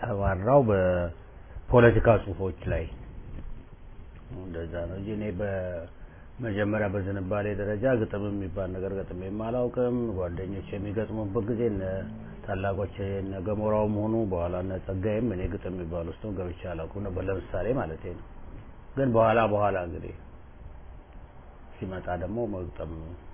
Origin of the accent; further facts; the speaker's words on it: Addis Ababa, Ethiopia; እኔ ደግሞ ኢትዮጵያዊነት ነው። ግን የተወለድኩና ያደግኩት እኔ አዲስ አበባ ነው።